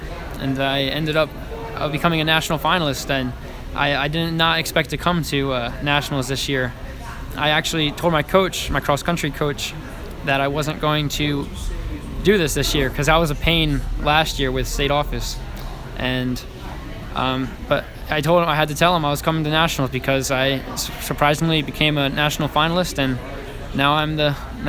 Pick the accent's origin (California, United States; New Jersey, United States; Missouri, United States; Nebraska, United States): New Jersey, United States; Newport; I'm from Newport, New Jersey. I am a graduate of Cumberland Regional High School.